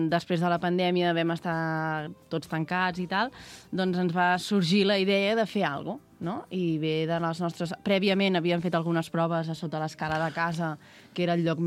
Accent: Olèrdola, Catalonia, Spain; Vivim, nosaltres som d'Olèrdola i teníem ganes d'explicar la nostra història

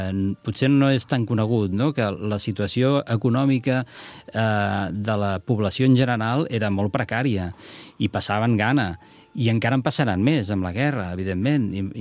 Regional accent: Sant Pere de Riudebitlles, Catalonia, Spain; De Sant Pere de Riudebitlles.

